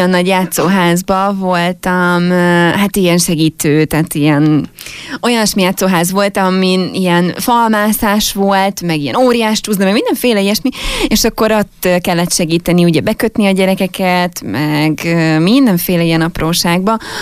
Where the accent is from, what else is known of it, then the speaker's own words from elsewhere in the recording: Nagykanizsa, Zala, Hungary; Nem, én Nagykanizsán nőttem fel, mert én zalai vagyok, és akkor a férjem révén fújt ide a szél.